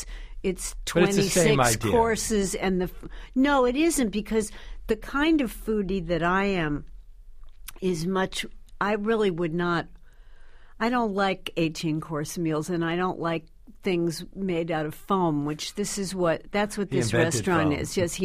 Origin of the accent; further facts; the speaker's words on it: Beverly Hills, California, United States; I mean, I lived in L.A., and there was one French restaurant, and it was owned by a guy named Robert